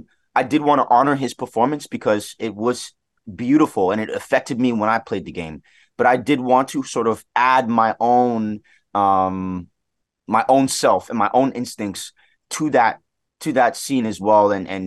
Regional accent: Toronto, Ontario, Canada; Scarborough, which is where I was born and raised here in Toronto.

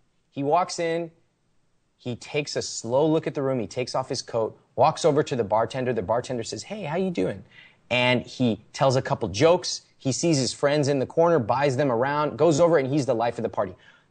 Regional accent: India; So I'm an Indian guy. I was bred to negotiate.

